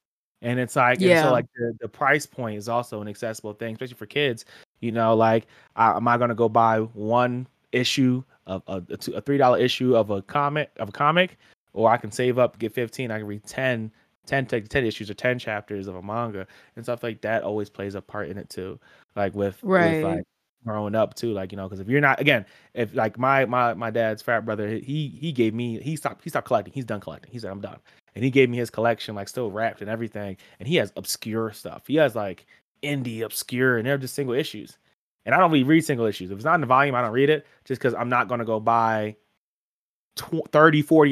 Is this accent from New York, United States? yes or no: no; New Jersey, United States; Like, I'm from Jersey. Like, this is my house, but like, that's my home house. Like my parents and everything.